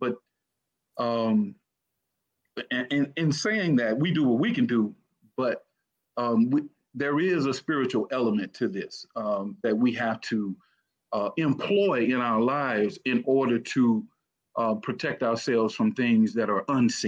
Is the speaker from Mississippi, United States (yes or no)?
yes; Cleveland, Mississippi, United States; Well, I'm from Cleveland, Mississippi, place down in the Delta, as they call it, you know.